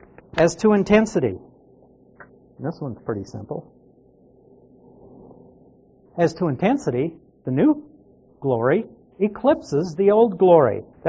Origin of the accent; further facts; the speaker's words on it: Nebraska, United States; Now, you all know I came from Nebraska. And I lived in Nebraska. I lived clear out on a farm in the boonies.